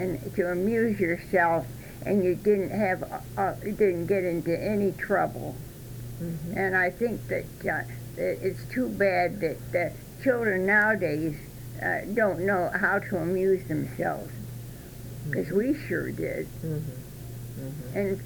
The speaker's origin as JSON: {"language": "English", "town": "Rockford", "region": "Illinois", "country": "United States", "tie": "born there", "said": "I was born in Rockford, Illinois."}